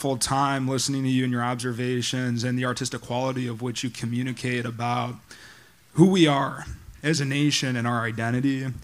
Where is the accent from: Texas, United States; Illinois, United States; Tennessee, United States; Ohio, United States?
Illinois, United States; from the Chicagoland suburbs.